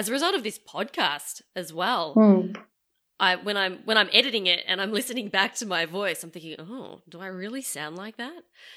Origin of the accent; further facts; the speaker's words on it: Australia; born there; Oh, I was born in Australia.